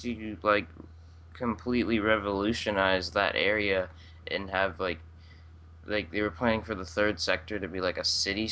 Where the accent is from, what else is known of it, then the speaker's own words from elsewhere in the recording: United States; even though I am American.